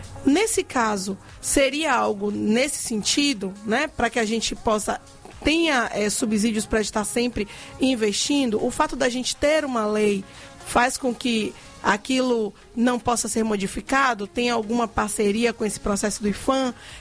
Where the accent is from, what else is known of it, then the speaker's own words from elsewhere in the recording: Salvador, Bahia, Brazil; Para que ela vai ser útil para mim, como soteropolitana, para utilizar essa lei no dia a dia.